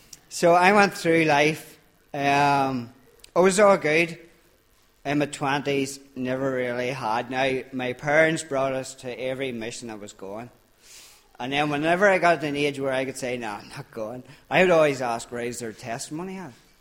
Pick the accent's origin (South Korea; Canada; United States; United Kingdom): United Kingdom; Greystone, Northern Ireland; I come from Greystone, which is like from Dungan to Auchnacloy. So if you don't blink, you've still passed it. It's that small. So I grew up there.